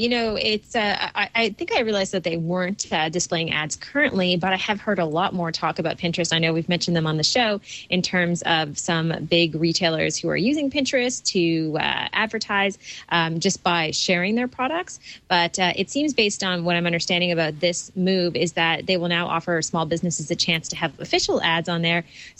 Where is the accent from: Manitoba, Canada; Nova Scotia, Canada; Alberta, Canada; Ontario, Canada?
Ontario, Canada; Toronto; from Toronto, Ontario, Canada.